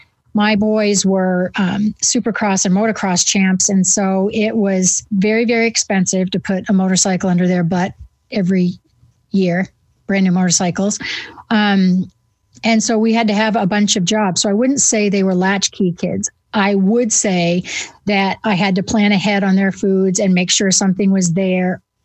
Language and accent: English; New England, United States; called it supper back then, because I'm from New England. Supper ends with an A-H, you know.